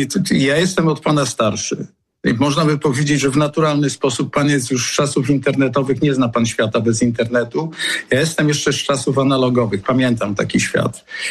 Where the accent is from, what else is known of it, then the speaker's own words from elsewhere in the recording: Greater Poland Voivodeship, Poland; ja jestem Wielkopolanin z krwi i kości.